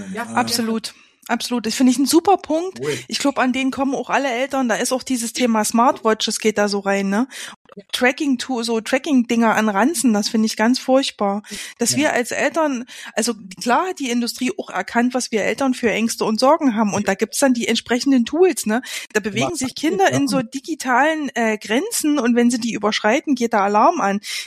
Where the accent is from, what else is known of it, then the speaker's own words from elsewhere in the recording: East Germany, Germany; Also ich komme aus Ostdeutschland.